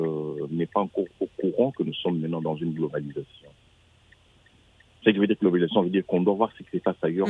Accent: Canada; je suis d'origine africaine, je suis canadien.

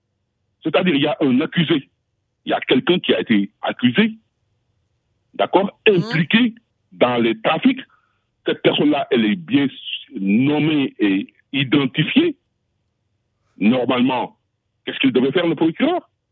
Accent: Senegal; moi je suis un Sénégalais et digne d'être Sénégalais.

